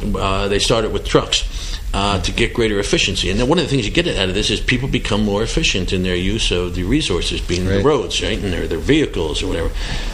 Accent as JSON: {"language": "English", "town": "Philadelphia", "region": "Pennsylvania", "country": "United States", "tie": "born or raised there", "said": "I grew up back in Philadelphia, Pennsylvania, Jersey, the turnpike."}